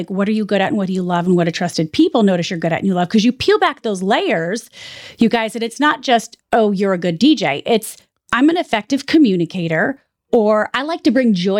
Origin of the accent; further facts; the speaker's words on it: Jackson, Michigan, United States; Like my nickname growing up in Jackson, Michigan was